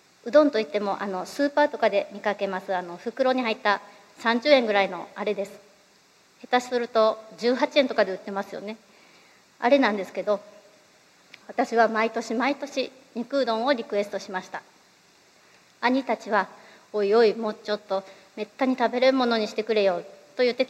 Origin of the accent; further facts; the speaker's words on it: Fukuoka, Japan; 私は福岡県の水田教会という教会で生まれ育ちました。兄が3人いまして、私は末っ子の女の子として生まれました。